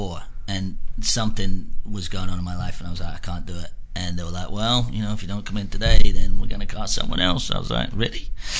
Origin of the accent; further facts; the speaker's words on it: Scotland, United Kingdom; also born or lived in London; Well, I'm originally from Scotland. Lived in London for years. Came over here a couple of years ago.